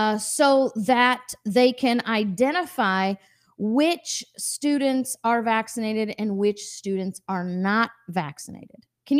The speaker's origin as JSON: {"language": "English", "region": "Florida", "country": "United States", "said": "When we tell people we are from Florida, people are always like, oh, you're from free Florida."}